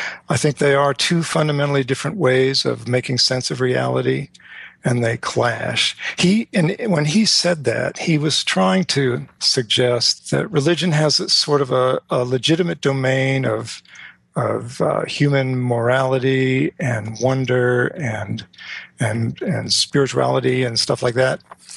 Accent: Charlotte, North Carolina, United States; born there; Well, I was born in the Bible Belt in Charlotte, North Carolina, raised by two Christian parents, one Catholic, the other Presbyterian.

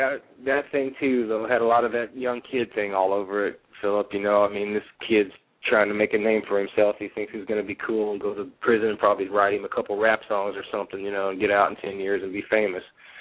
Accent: United States; I rode it back from where I'm from, and you know, I grew up on the Mississippi River, and some of the stuff in that song, that's what we used to do.

